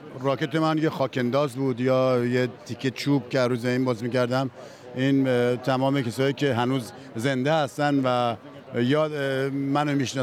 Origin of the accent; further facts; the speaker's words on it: Iran; now in France; من 40 ساله که در فرانسه زندگی میکنم ولی از صمیم قلب من ایرانیم. قیافم هم به فرانسه نمیخوره، با این که خیلی فرانسه رو دوست دارم و حتی ملیت فرانسوی هم دارم، ایران در خون منه.